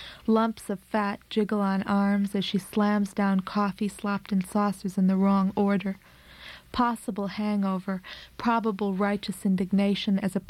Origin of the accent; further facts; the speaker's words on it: Oregon, United States; now in New York, United States; Oh, and another thing is that I'm from Oregon. I came to New York about 3 years ago, and I still identify as an Oregonian very heavily.